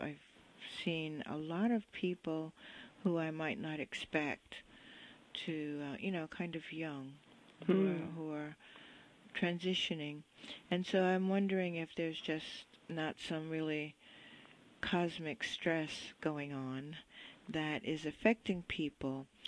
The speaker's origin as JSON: {"language": "English", "town": "The Bronx", "region": "New York", "country": "United States", "tie": "born or raised there", "said": "You know, I grew up in the Bronx, and we used to call them stoops."}